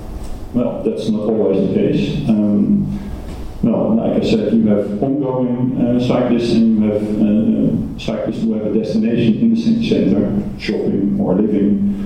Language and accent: English; Utrecht, Netherlands; Well, Utrecht. My hometown. This is the city center